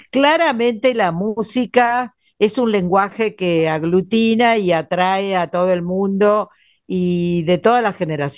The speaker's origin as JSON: {"language": "Spanish", "region": "Buenos Aires", "country": "Argentina", "said": "a mí como porteña siempre me ha producido admiración"}